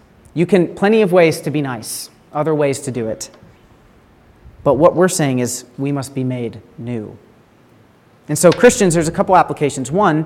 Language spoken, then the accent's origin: English; Virginia, United States; I'm from Virginia.